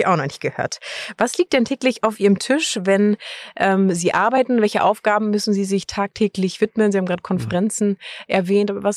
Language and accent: German; Berlin, Germany; als Berlinerin